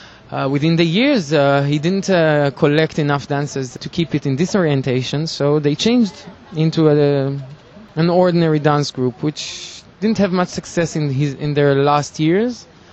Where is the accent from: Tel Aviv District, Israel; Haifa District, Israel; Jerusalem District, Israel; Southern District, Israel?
Haifa District, Israel; Hadera; born there; English is a second language; I was born in Hadera.